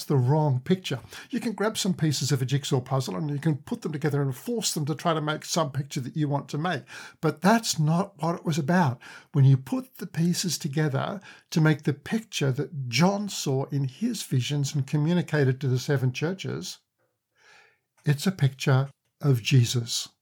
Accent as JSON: {"language": "English", "town": "Perth", "region": "Western Australia", "country": "Australia", "said": "from Perth, Western Australia, and I'm seeking the kingdom."}